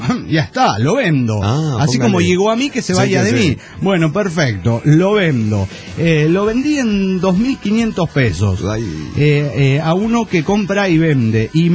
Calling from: Costa Rica; de Costa Rica.

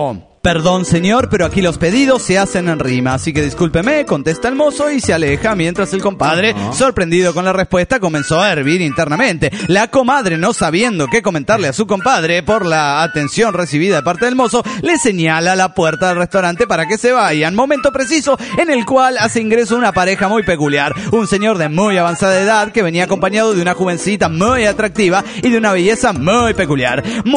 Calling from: Cochabamba, Bolivia; Soy mono virtual de Cochabamba, Bolivia.

